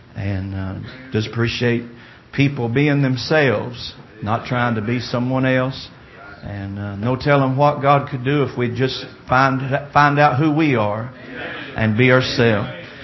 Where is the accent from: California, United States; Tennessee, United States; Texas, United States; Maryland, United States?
Tennessee, United States; Knoxville; Well, he could have left off that I'm from Knoxville, Tennessee, till after I got through preaching.